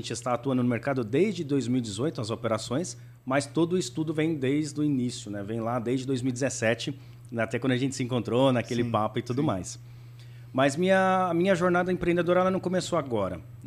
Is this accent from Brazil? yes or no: yes; São Paulo, Brazil; born there; De fato, eu nasci aqui em São Paulo, né, meus pais também